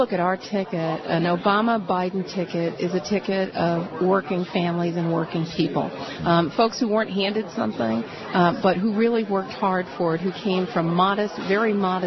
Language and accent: English; United States; And I believe that as an American, we are so much better than the muck.